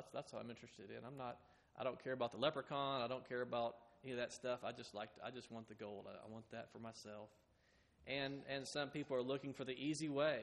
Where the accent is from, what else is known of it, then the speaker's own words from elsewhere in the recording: Fort Worth, Texas, United States; And growing up in Fort Worth, I didn't realize there were two 35s.